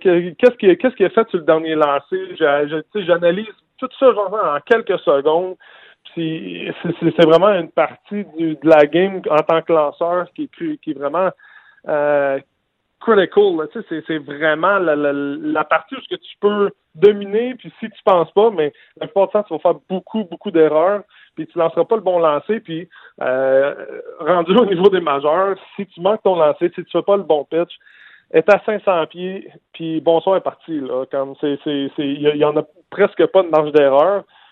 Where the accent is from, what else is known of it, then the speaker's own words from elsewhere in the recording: Quebec, Canada; C'est dans mon patelin. Puis je vais être fier de représenter le Québec, puis le Canada